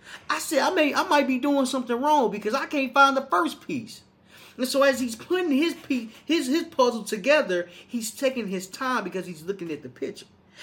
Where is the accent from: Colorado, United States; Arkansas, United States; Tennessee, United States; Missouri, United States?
Arkansas, United States; Little Rock; So I'm from Little Rock, Arkansas. I ain't never really been hiking like that.